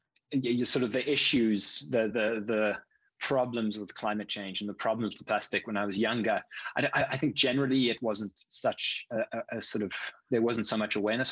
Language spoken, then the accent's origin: English; Cape Town, Western Cape, South Africa; I grew up in South Africa, in Cape Town, which is, for anyone that's been there or knows anything about it, it's a very outdoors sort of place.